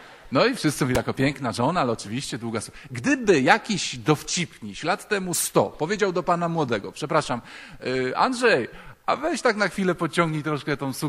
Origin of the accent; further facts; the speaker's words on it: Wrocław, Lower Silesian Voivodeship, Poland; jestem z Wrocławia.